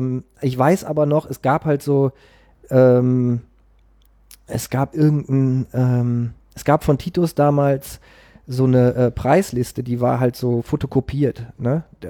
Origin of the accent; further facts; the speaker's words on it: Münster, North Rhine-Westphalia, Germany; in Münster-Westfalen geboren. Ja. Geboren und aufgewachsen.